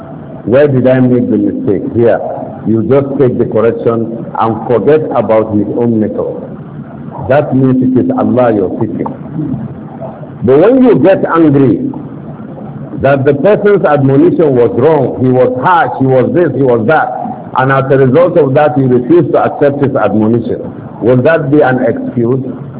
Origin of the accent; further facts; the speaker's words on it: Nigeria; Because I came all the way from Nigeria, so I know what I came to do.